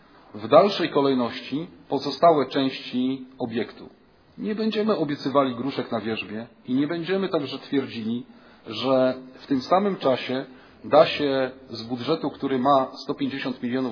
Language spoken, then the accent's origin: Polish; Gryfino, West Pomeranian Voivodeship, Poland; born there; jesteśmy gryfiniakami z urodzenia